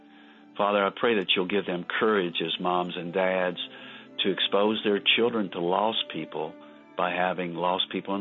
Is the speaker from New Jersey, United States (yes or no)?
no; Kentucky, United States; I grew up in rural Kentucky. I grew up in the Baptist world where we were terrified of the Holy Spirit.